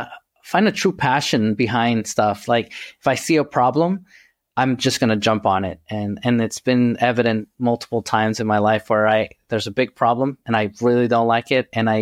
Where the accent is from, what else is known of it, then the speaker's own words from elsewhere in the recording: New York City, New York, United States; I grew up in New York City, and my mother had me as a teenager, and we literally grew up in poverty together.